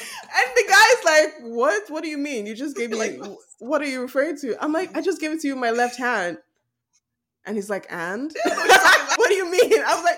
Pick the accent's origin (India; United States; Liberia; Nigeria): Nigeria; now in Canada; I'm a Nigerian living in Canada. That's how I say it. I'm a Nigerian based in Canada.